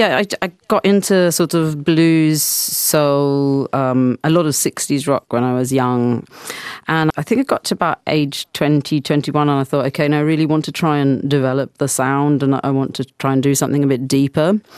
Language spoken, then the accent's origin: English; Sydney, New South Wales, Australia; also born or lived in London, United Kingdom; I was born in London, but I actually grew up in Sydney. And I started doing music as a teenager.